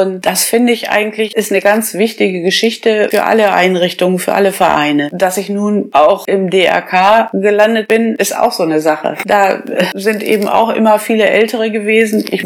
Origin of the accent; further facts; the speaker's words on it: Kreinsen, Lower Saxony, Germany; also born or lived in Bad Gandersheim; Ich bin geboren in Bad Gandersheim und gewohnt habe ich eben zu Hause in meinem Elternhaus in Kreinsen